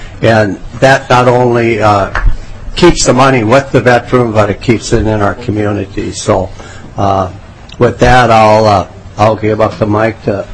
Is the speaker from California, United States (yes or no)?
no; Mankato, Minnesota, United States; I'm from Mankato